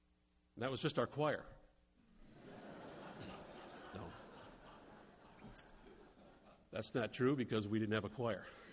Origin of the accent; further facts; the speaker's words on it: Detroit, Michigan, United States; I did my time in Chicago, so the Lord blessed me with the opportunity to go to Detroit, my hometown.